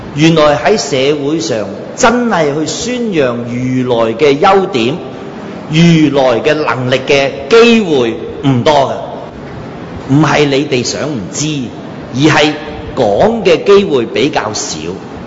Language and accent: Cantonese; Foshan, Guangdong, China; 佛山市係嘛？我本身佛山人啊嘛